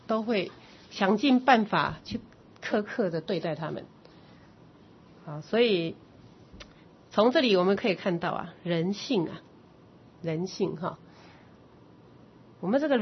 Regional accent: Taiwan; 那你就可以看到我们台湾人这个雇主，所谓的雇主啊

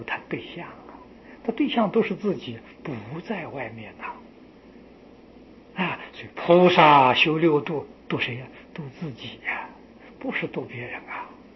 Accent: China; 我们中国人听这话很不习惯

